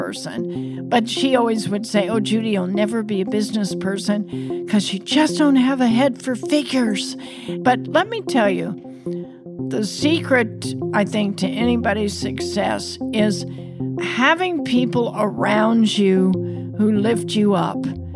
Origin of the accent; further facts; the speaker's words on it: Iowa, United States; I still feel like I'm that little Iowa girl, you know, growing up in the Midwest, having that hard work ethic